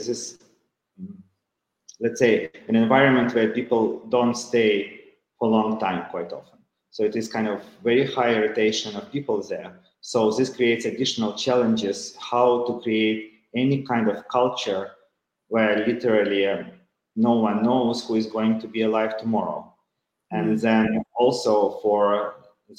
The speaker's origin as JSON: {"language": "English", "country": "Ukraine", "tie": "born or raised there", "second_language": "English", "moved": "yes", "lives_now": "Geneva, Switzerland", "said": "as you introduced me. So I'm Ukrainian. I was born and raised in Ukraine. Now I'm living for over 10 years in Geneva, Switzerland. I live with my husband and my son"}